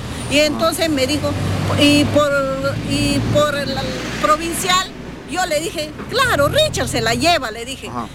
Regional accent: Cocachacra, Peru; Yo soy de Cocachacra, la parte de Tupac.

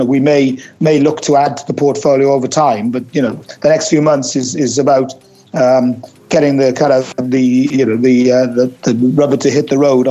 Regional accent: Wales, United Kingdom; I'm Welsh, and I grew up in South Wales and with family in the coal mining industry.

